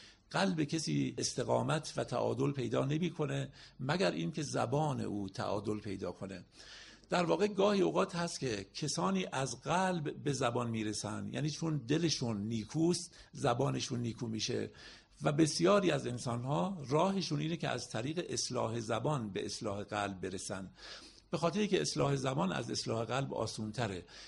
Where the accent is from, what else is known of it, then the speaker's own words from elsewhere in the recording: Iran; من به عنوان یک ایرانی هویتم رو با زبان فارسی تعریف میکنم